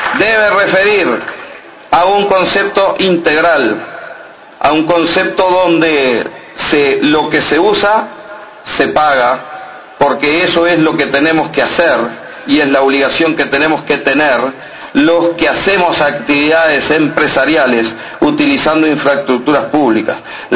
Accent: Montevideo, Uruguay; yo soy de Montevideo. Fui a la escuela 88 en Garibaldi, Montecasero. Fui al liceo 8. Mi padre era dentista

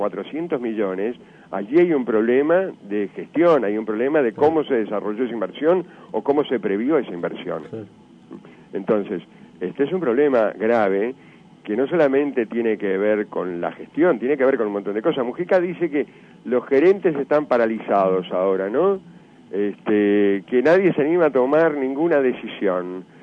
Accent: Uruguay

